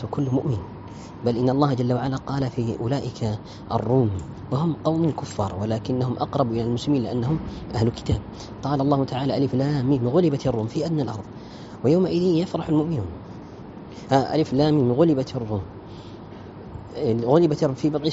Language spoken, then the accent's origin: Arabic; Malaysia; Arabic is a second language; عندنا في ماليزيا في بلادي هنا